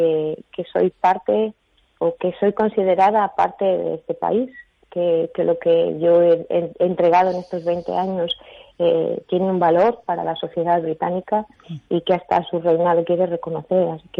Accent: Spain; now in United Kingdom; a pesar de que yo soy española, y me han dado todas las oportunidades de mi carrera, toda mi carrera, llevo casi 20 años aquí

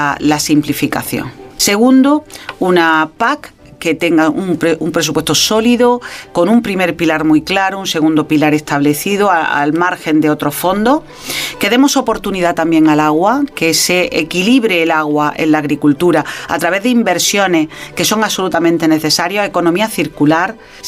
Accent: Andalusia, Spain; yo soy andaluza y yo he visto como consejera andaluza

